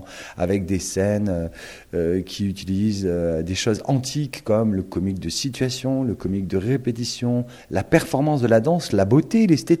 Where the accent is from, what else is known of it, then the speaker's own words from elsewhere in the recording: Southern France, France; moi, je suis méridional, hein, mais ça fait 20 ans que je vis ici.